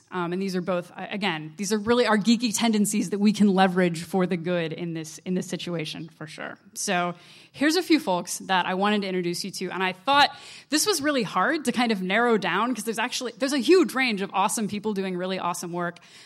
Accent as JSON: {"language": "English", "region": "Midwest", "country": "United States", "tie": "born or raised there", "said": "I grew up in the Midwest, and of course, these days you get a lot of abstinence-only programs"}